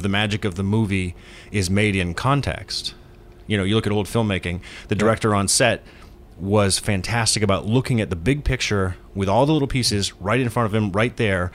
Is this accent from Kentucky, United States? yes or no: no; Alaska, United States; I was raised in Alaska.